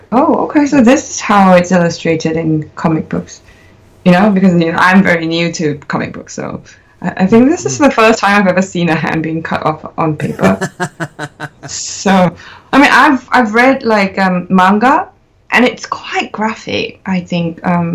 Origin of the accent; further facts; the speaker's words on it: Singapore; Like, I come from Singapore, so we do bastardize English a lot to suit our vocalizations